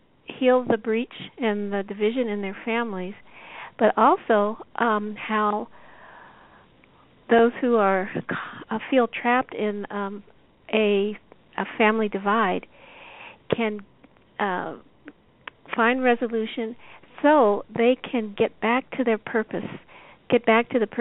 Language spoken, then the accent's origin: English; Denver, Colorado, United States; working as a journalist here in Denver, which is my hometown